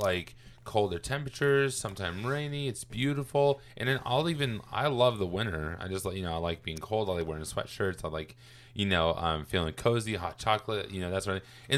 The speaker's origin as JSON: {"language": "English", "region": "Oregon", "country": "United States", "tie": "born or raised there", "said": "yeah, well, I grew up in Oregon"}